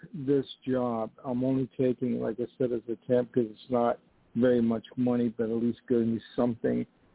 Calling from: New York, United States; also born or lived in California; I'm calling from New York.

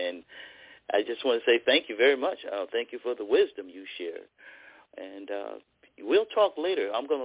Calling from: Connecticut, United States; I'm calling from Connecticut.

